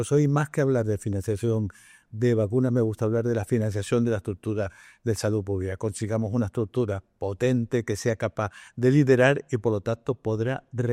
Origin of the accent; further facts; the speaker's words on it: Canary Islands, Spain; Yo, como soy canario, tengo una virtud, soy canario y por lo tanto vuelo.